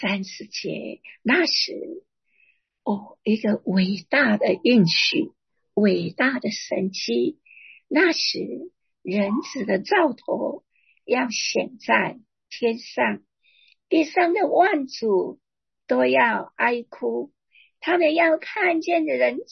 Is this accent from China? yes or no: no; Taiwan; 我们台湾刚刚在4月3号经历一次全台湾的天摇地动